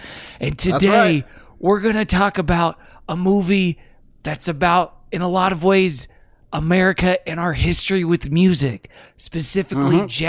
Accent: Freehold, New Jersey, United States; growing up in Freehold, New Jersey, I was just a little fat kid that wanted to tap dance myself.

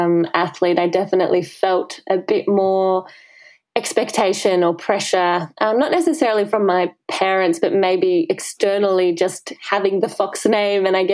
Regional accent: Australia; I'm an Australian athlete competing in canoe slalom.

